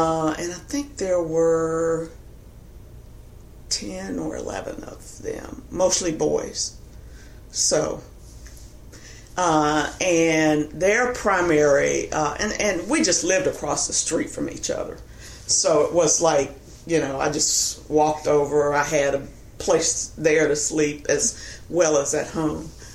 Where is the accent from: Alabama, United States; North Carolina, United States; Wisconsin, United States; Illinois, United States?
North Carolina, United States; Rougemont; I was born in 1951 in Durham County, North Carolina. I grew up in a rural community. The town is Rougemont, North Carolina.